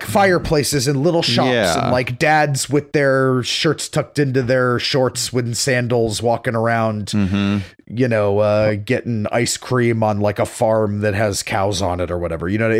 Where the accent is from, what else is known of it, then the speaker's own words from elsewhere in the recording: Massachusetts, United States; I grew up in Massachusetts.